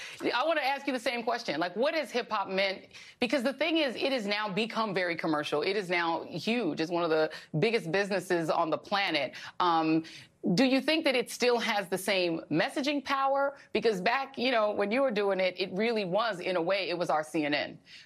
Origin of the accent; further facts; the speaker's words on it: Brooklyn, New York, United States; I know the Bronx started it, but you know, I'm from Brooklyn originally.